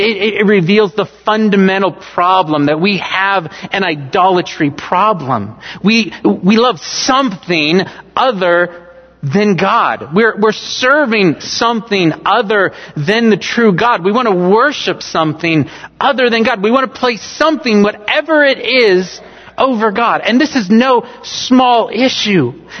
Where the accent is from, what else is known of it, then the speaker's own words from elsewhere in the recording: California, United States; Growing up in California, I always wondered how I could get a license to kill.